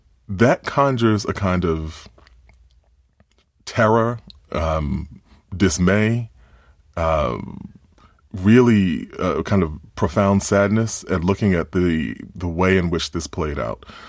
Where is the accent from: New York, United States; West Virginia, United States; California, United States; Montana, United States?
New York, United States; Queens; I grew up in Queens, New York, but my mother was from Alabama, my father was from Georgia.